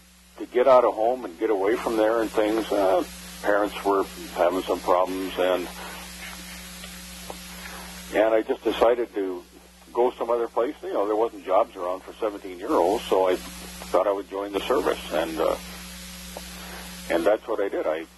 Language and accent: English; Webster, South Dakota, United States; I was born on February 20th, 1945, in Webster, South Dakota, which is probably about 150 miles, almost straight, south of Fargo.